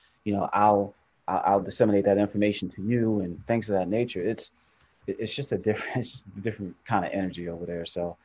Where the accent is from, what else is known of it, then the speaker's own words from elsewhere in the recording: Philadelphia, Pennsylvania, United States; because for me growing up in North Philadelphia, I didn't have that.